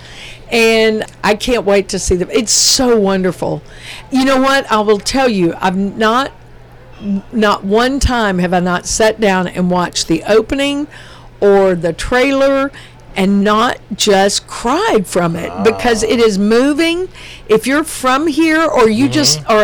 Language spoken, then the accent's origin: English; Cookeville, Tennessee, United States; I was born and raised in Cookeville.